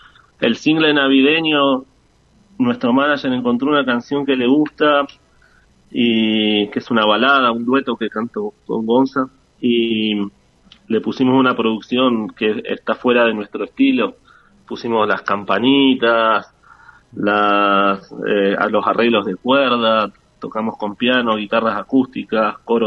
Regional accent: Comodoro Rivadavia, Chubut, Argentina; me gustaba mucho cuando era chico, incluso en Comodoro no sabía

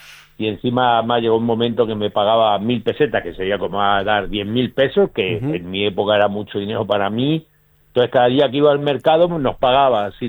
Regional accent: Madrid, Community of Madrid, Spain; moved away as an adult; yo nací en Madrid capital, uh-huh. Y bueno, me crié allí todo hasta los 18, 19 años, que bueno, ya empecé a viajar, estuve en las Islas Canarias, en Senegal, en África, anduve en Estados Unidos bastante tiempo también

